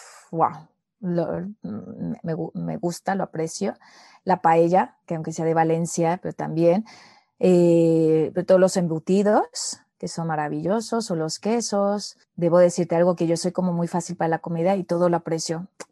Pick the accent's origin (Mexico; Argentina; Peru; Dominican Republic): Mexico; por ser mexicana me dicen la chamana